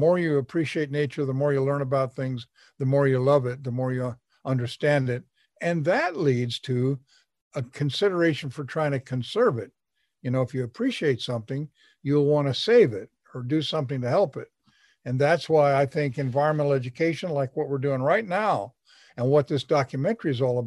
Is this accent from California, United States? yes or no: no; Alaska, United States; moved away as an adult; We then migrated to Alaska. I was raised in Alaska, graduated from high school there. It was a very different experience, but it was an out-of-doorsy one because we sort of homesteaded there and built a big log home.